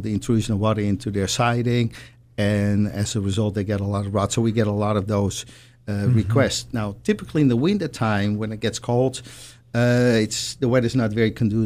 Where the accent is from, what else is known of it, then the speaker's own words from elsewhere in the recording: Netherlands; English is a second language; No, I'm from the Netherlands.